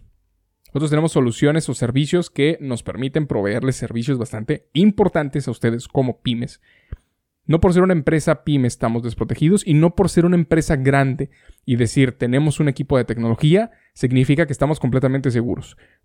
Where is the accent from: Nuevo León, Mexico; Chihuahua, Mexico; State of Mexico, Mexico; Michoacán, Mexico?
Nuevo León, Mexico; Monterrey; Aquí somos, en este caso, de aquí somos, de aquí nacimos, en Monterrey.